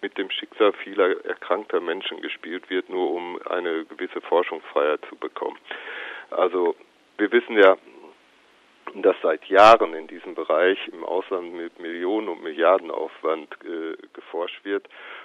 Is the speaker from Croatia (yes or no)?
no; Germany; Und deswegen meine ich, können wir da selbstbewusst als Deutsche auftreten und sagen, das ist die Menschenwürde